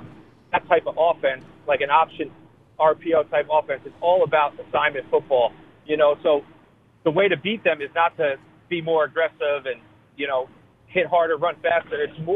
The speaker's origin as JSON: {"language": "English", "region": "New Jersey", "country": "United States", "tie": "born or raised there", "said": "Growing up in New Jersey, I'm 32"}